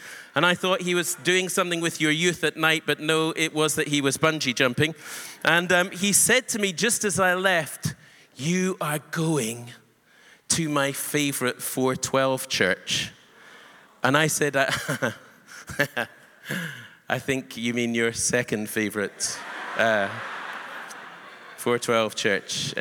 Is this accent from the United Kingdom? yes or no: yes; Scotland, United Kingdom; because I am from Scotland, the average temperature across a year in my country is 6.5 degrees centigrade.